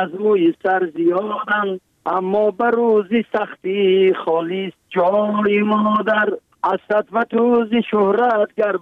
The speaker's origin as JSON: {"language": "Persian", "country": "Tajikistan", "said": "برای وطنم، برای تاجیکستان عزیزم"}